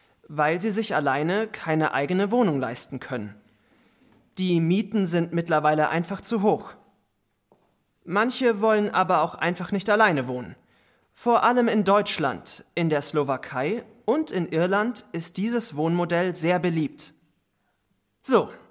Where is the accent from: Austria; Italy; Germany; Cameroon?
Italy; German is a second language; Ich möchte von der Situation in meinem Heimatland berichten. In meinem Heimatland Italien leben die meisten Studentinnen und Studenten während des Studiums zu Hause bei den Eltern.